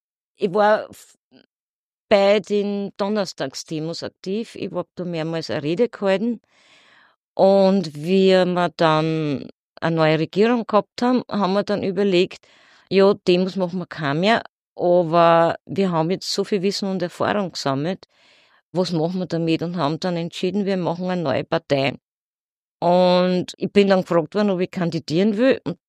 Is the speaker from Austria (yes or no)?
yes; Lower Austria, Austria; now in Vienna, Austria; Ich komme aus dem Weinviertel, aber ich lebe seit 1976 in Wien.